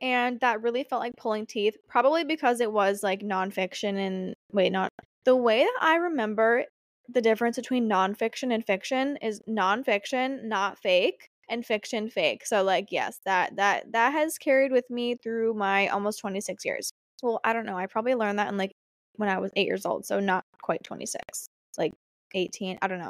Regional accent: Akron, Ohio, United States; I'm actually from Akron, Ohio

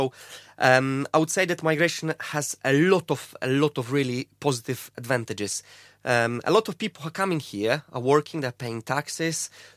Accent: Poland; I am from Poland originally, and obviously that's my background, if you like.

